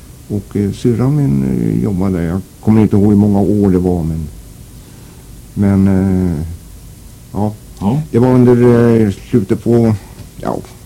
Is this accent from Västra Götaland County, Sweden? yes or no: no; Handen, Stockholm County, Sweden; vi bodde nere på Källvägen här i Handen. Men ja, vi föddes där nere i alla fall, man tänker om. Och ja, och det var 1929